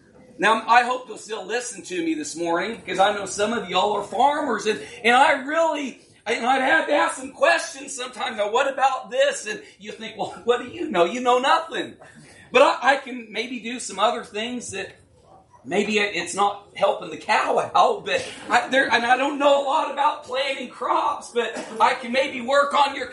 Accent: Oregon, United States; moved away as an adult; When I moved from the West Coast many years ago, and I was 18 years old, and I moved from Oregon. And if y'all know anything about where I said y'all, I've been in the Midwest longer than I was in Oregon.

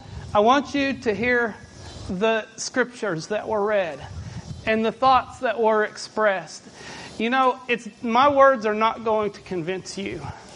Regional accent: Kentucky, United States; from Central Kentucky. Go to the Junction City congregation.

